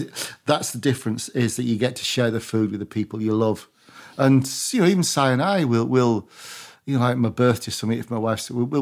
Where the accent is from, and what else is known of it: Barrow-in-Furness, North West England, United Kingdom